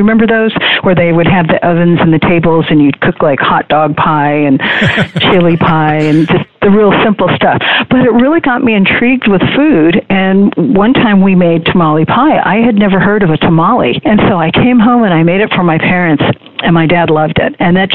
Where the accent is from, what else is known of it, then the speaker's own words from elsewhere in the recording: Los Angeles, California, United States; also born or lived in Detroit; I was born in Detroit. My parents are immigrants from England. And my dad decided to buy a business in California, so we moved to Los Angeles.